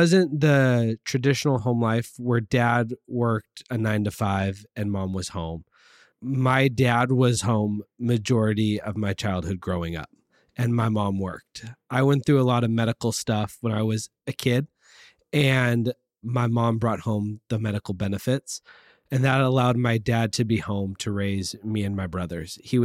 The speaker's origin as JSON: {"language": "English", "town": "Laguna Beach", "region": "California", "country": "United States", "tie": "born or raised there", "also_born_or_lived": "Aliso Viejo", "said": "I am originally born and raised, lived in Aliso Viejo, but did all my growing up here in Laguna Beach."}